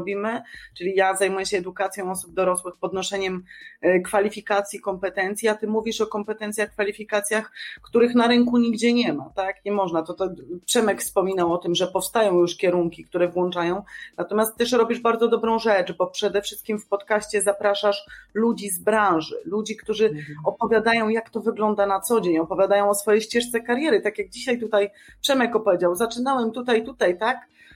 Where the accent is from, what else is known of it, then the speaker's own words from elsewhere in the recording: eastern Poland, Poland; Ja pochodzę z tej części wschodniej Polski